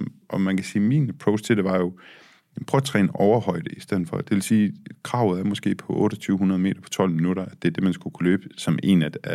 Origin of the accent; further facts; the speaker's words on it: Ringkøbing, Central Denmark Region, Denmark; det var ikke særlig svært at være en sej fyr i Vestjylland eller i Ringkøbing, hvor jeg voksede op.